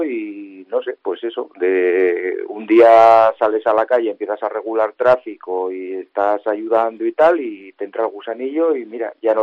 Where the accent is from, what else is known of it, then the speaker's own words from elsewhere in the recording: Marcilla, Navarre, Spain; Yo creo desde crío siempre he participado pues en Marcilla, en mi pueblo, pero también allí donde me lo han pedido.